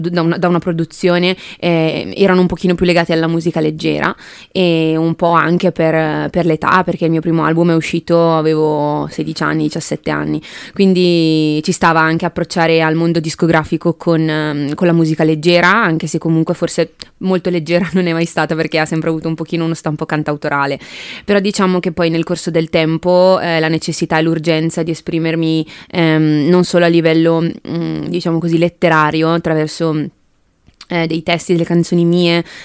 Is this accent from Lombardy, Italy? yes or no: yes; Lombardy, Italy; nonostante io sia più su Brescia negli ultimi anni, la mia terra è fondamentale, quindi nelle tre date di presentazione di questo nuovo progetto ci tenevo tantissimo a inserire una data Camuna